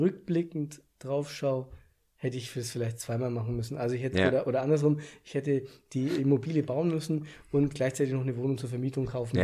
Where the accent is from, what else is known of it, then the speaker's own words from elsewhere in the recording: Bavaria, Germany; weil bei uns in Bayern ist es einfach teuer.